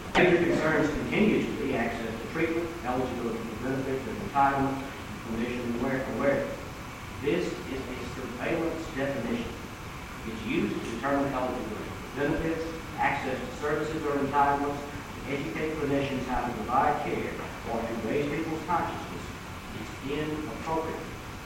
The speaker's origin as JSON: {"language": "English", "region": "the South", "country": "United States", "said": "It's even worse when you look at the program and learn that I am a Southerner as well."}